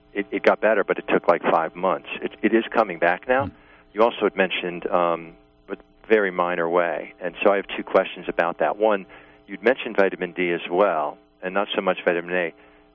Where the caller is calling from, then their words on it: New York, United States; I'm from New York.